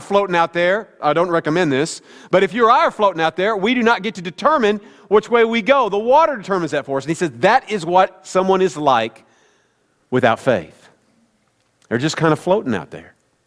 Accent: Midwest, United States; Many of you know I grew up in the Midwest. We do not have oceans in the Midwest.

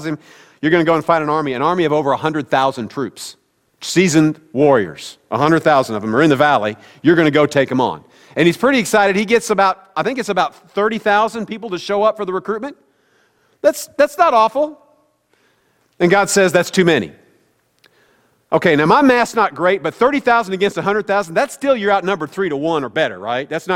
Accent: Midwest, United States; Many of you know I grew up in the Midwest. We do not have oceans in the Midwest.

